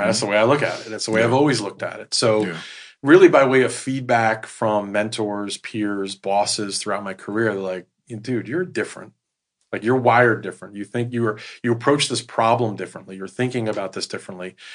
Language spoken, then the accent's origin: English; New York, United States; Born and raised in New York, amazing city. Once you're a New Yorker, you're always a New Yorker.